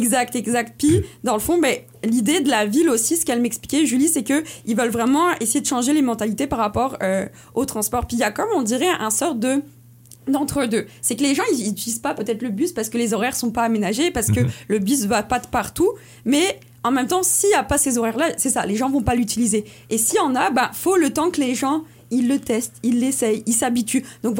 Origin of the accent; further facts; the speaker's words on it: France; now in Baie-Comeau, Canada; moi, je viens de la France, là, ça s'entend aussi à mon accent. En arrivant ici, là, j'ai pas d'auto, mais on s'entend vivre à Baie-Comeau